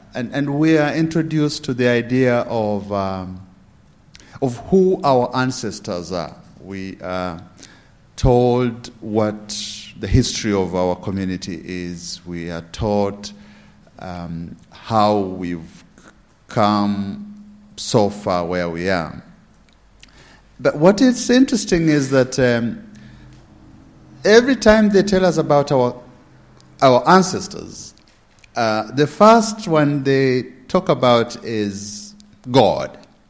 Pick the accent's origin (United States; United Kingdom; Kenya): Kenya; I come from Kenya